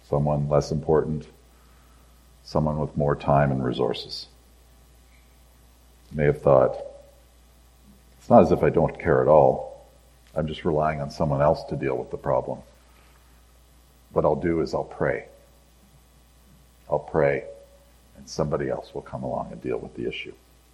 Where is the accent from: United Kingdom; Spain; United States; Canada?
Canada; Lombardy, Ontario; I'm a kid from Lombardy.